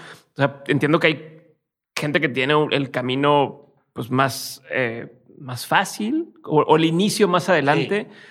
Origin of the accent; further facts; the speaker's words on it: Monterrey, Nuevo León, Mexico; Yo soy de Monterrey, también así es acá.